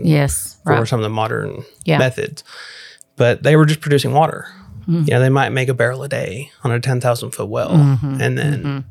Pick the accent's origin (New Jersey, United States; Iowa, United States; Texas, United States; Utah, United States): Texas, United States; Big Spring; I grew up in Big Spring, Texas, about 100 miles from here.